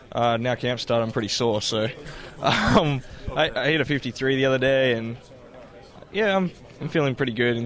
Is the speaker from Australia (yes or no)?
yes; Australia; I'm from Australia and never played American football, so I'm not too sure